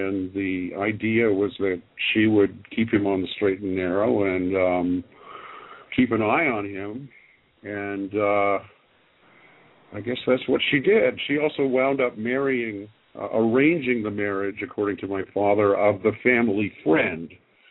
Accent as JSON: {"language": "English", "country": "Canada", "tie": "born or raised there", "also_born_or_lived": "Ohio, United States / South America / Jamaica", "said": "I'm an American kid from Ohio, born in Canada, who never lived in the USA before I came here to college, because my father's job took us overseas. So I grew up in Canada, I grew up in South America, I grew up in Jamaica, I finished high school in Jamaica."}